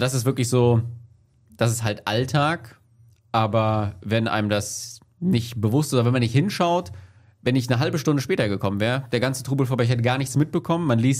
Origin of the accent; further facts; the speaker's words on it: Paderborn, North Rhine-Westphalia, Germany; ich verbinde mit dieser Heimat, da wo ich aufgewachsen bin, vielleicht mich, was das angeht, so ein bisschen heimatlos, wenig Positives